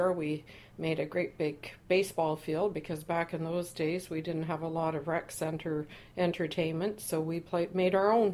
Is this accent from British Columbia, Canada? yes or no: yes; Burnaby, British Columbia, Canada; also born or lived in Vancouver; I was born in 1947 in Vancouver. I stayed in Vancouver until I was about 6, 7 years of age, as we were waiting for our house to be built in North Burnaby